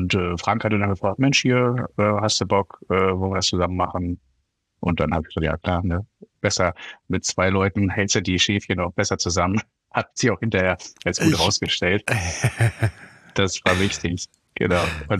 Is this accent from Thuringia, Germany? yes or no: no; Hanover, Lower Saxony, Germany; born there; ich bin ja kein richtiger Hamburger. Eigentlich bin ich gebürtiger Hannoveraner und wohne auch nur so ein kleines Stückchen von Hamburg weg im Speckgürtel von Schleswig-Holstein. Zähle mich aber als Wahlhamburger